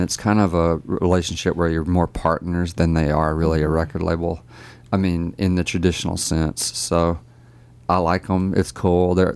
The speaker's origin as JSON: {"language": "English", "town": "Laurel", "region": "Mississippi", "country": "United States", "said": "from, I think, Meridian, Mississippi, and I'm from Laurel, Mississippi"}